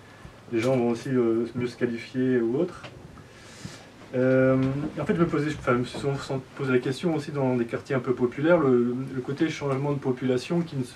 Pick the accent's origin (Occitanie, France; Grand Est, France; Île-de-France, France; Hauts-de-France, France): Hauts-de-France, France; Lille; Je suis de Lille.